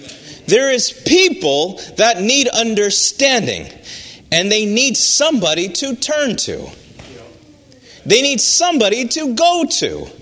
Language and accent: English; Navajo Nation, United States; I'm American, and I'm thankful for that. I'm very thankful for that. All right. And so the way I describe it, my father, he is half black, half Mexican. And then my mother, she is Navajo. So I grew up on the Navajo reservation.